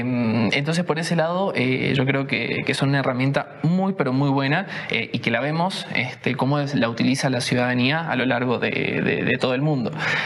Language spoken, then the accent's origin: Spanish; Argentina; Yo vengo de Argentina, una ciudad muy pequeña.